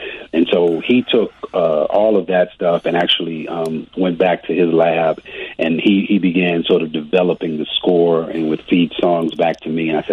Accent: Chicago, Illinois, United States; I was born in Englewood. I'm from Chicago.

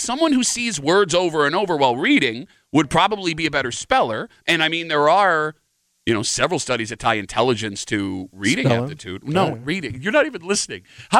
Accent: Ireland; Like, I'm Irish, and we have big Irish heads

